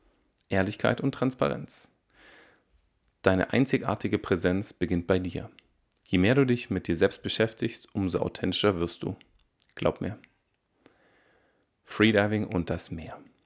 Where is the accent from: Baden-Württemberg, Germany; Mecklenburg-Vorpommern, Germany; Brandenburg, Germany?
Baden-Württemberg, Germany; born there; Als geborener Schwabe tüftle ich gerne an neuen Konzepten.